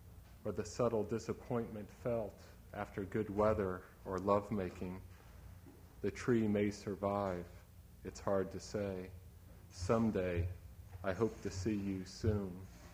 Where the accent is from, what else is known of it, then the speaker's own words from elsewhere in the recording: Kansas City, Missouri, United States; I grew up in Kansas City, but behind our house was a field that I don't think the developers have gotten to yet.